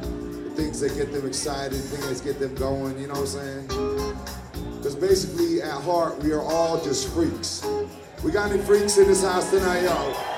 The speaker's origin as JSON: {"language": "English", "town": "Oakland", "region": "California", "country": "United States", "tie": "born there", "said": "Oaktown in the house. I was born in Oaktown."}